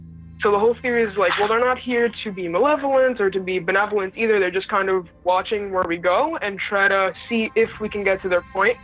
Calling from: Puerto Rico; Puerto Rico.

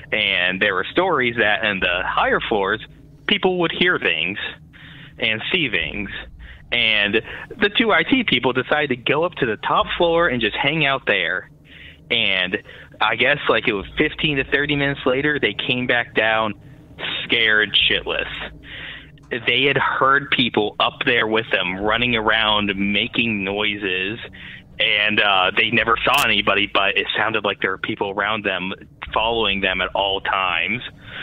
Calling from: York, Pennsylvania, United States; I'm calling from York, Pennsylvania.

